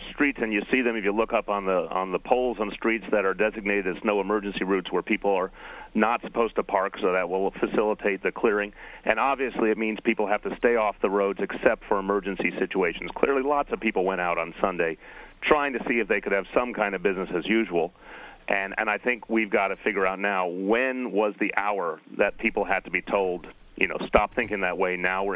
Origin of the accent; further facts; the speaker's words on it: New York City, New York, United States; but I can tell you as a New Yorker, the response is very different than anything I've seen in the last decade or two.